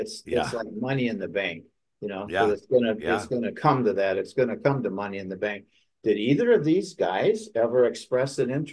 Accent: Madison, Wisconsin, United States; It was a gas station in Madison, Wisconsin, where I lived at the time, my hometown.

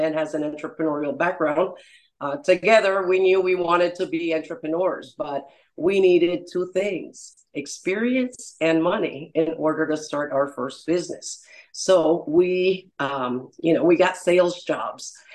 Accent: Miami, Florida, United States; My background, I was raised in Miami, Florida, and was part of a family business.

